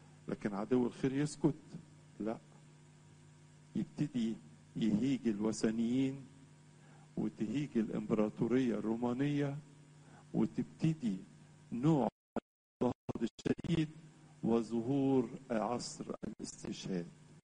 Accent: Egypt; واللي جه عندنا في مصر، حظنا مع القديس ماري مرقس وجه سلمنا الإيمان.

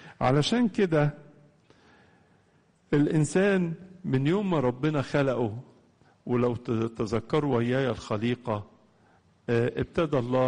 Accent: Egypt; بنتكلم عن مصر مش عشان أنا مصري أو يعني كلنا مصريين

